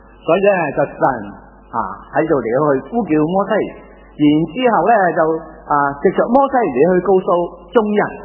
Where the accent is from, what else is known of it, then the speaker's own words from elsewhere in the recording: China; 你发觉咧，我哋中国人做生意好叻噶吓